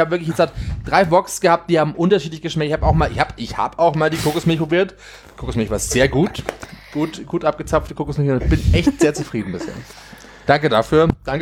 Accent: Bavaria, Germany; Ich bin ein Bayer.

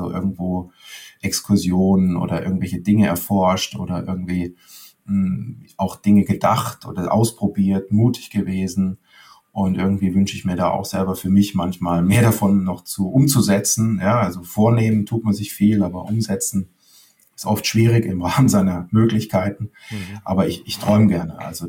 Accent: Leimen, Baden-Württemberg, Germany

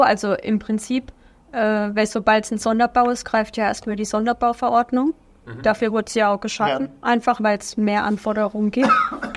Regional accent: Baden-Württemberg, Germany; now in Karlsruhe, Germany; Aus der Nähe von Freiburg.

